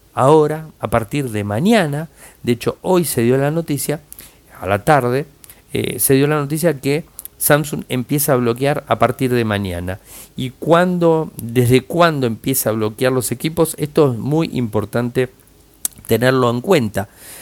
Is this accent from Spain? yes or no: no; Mexico; Voy a Estados Unidos, soy mexicano, paso a Texas